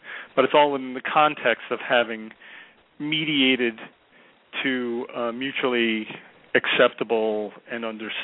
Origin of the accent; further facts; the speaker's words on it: Yonkers, New York, United States; also born or lived in Bronx; I was born and raised in the Bronx in my early years, and then when I was a young little guy, we moved to Yonkers, and I lived in Yonkers through grade school and almost throughout high school